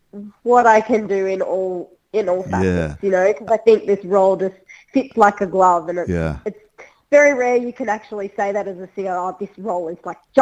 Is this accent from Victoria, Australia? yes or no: yes; Melbourne, Victoria, Australia; And, Melbourne is my hometown. So to come back to Melbourne.